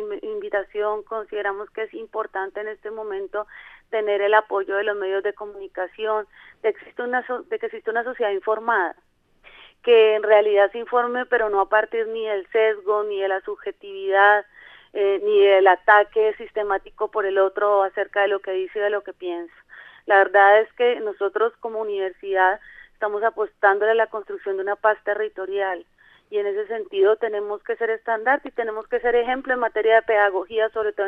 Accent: Colombia; como colombiana

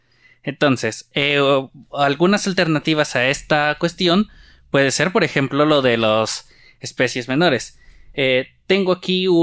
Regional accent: Nariño, Colombia; hay a quienes somos de Nariño, muchas veces hay gente que nos dice que no ha probado que hoy cómo vamos a comer cuy

